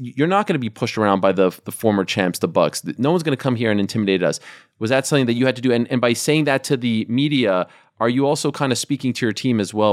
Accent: Canada; a big fan of his as well, as a Canadian.

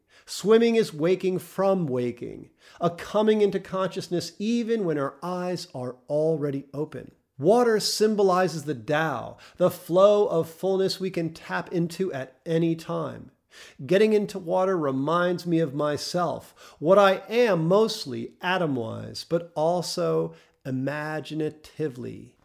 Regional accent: New York, United States; born there; now in Michigan, United States; I chose to make my mortal debut in New York State and eventually settle in Michigan. And because I am an American

